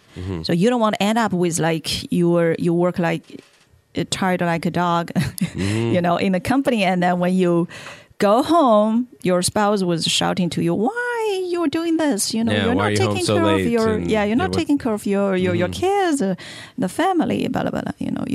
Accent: Hefei, Anhui, China; Oh, it's in the it's in the east, Middle East of China. It's called Hefei.

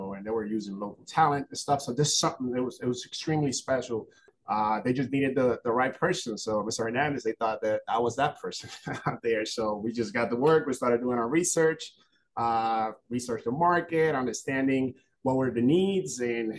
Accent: Puerto Rico; moved away as an adult; now in United States; Yeah, I was born and raised down in Puerto Rico. I basically left when I was 18 in the military, Army active duty.

